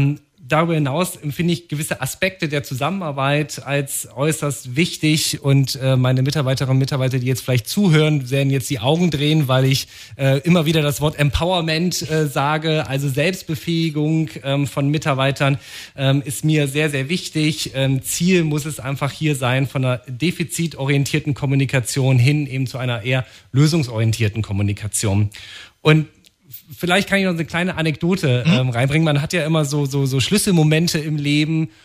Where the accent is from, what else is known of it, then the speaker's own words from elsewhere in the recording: Bernburg, Saxony-Anhalt, Germany; moved away as an adult; Ich bin damals 2003 mit damals noch jungen 18 Jahren aus meiner Heimat Bernburg in Sachsen-Anhalt ins Rheinland gezogen und habe dort eine Ausbildung gemacht zum Gesundheits- und Krankenpfleger.